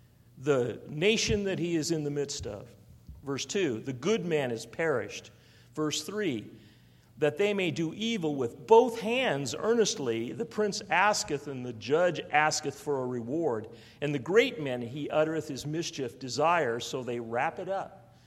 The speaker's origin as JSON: {"language": "English", "town": "Spokane", "region": "Washington", "country": "United States", "tie": "born or raised there", "said": "My grandfather, where I grew up in Spokane, my grandfather had plum trees, yellow plums."}